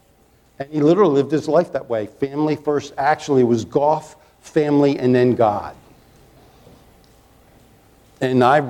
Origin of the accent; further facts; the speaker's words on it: Chesapeake Bay, United States; Here, I grew up on the Chesapeake Bay, and if you want to go out and not catch fish, invite me along.